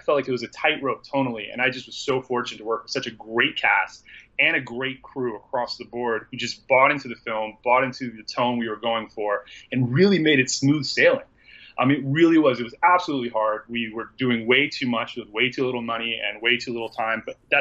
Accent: United States; I'm American. I've grown up in the United States.

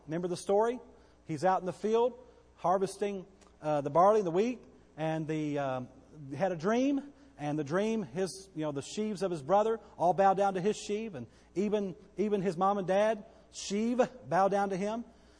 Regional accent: Bowie, United States; I ended up working for Calvary Baptist Church in Bowie, all right, which is still in my hometown, but a different church.

